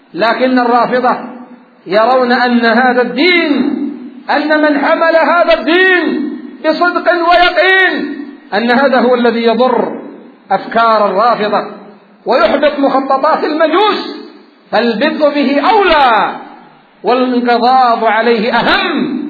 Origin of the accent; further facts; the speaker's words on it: Yemen; بلادنا اليمن